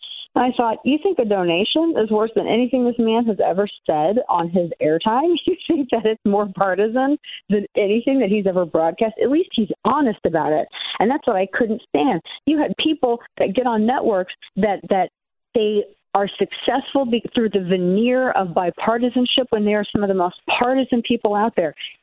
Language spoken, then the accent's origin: English; the Ozarks, United States; I'm from the Ozarks, for crying out loud. That's our thing, right?